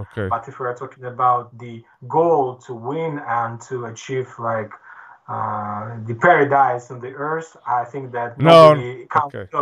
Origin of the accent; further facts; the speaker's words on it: Belarus; English is a second language; For example, I am from Belarus.